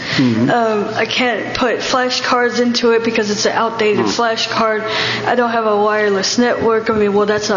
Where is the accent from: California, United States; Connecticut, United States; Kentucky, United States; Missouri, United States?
California, United States; Hayward; I'm from Hayward.